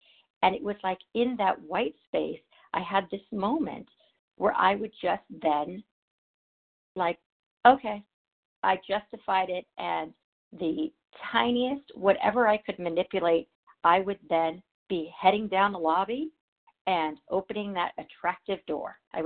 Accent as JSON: {"language": "English", "region": "California", "country": "United States", "said": "from Southern California."}